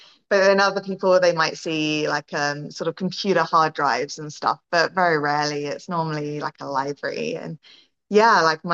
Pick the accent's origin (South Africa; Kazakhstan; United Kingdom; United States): United Kingdom; England; Growing up in England